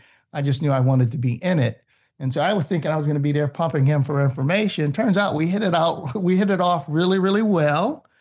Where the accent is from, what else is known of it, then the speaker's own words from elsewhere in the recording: Detroit, Michigan, United States; And the Dolphins are going next to Detroit, which is my hometown.